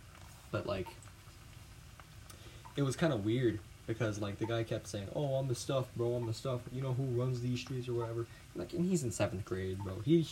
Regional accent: Texas, United States; I'm from Texas, so you can obviously see my position from a mile away.

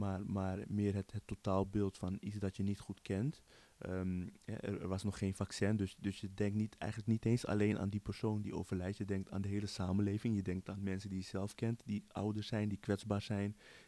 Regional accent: Netherlands; we zijn Nederland, we zijn Nederlanders, maar de grenzen vervagen.

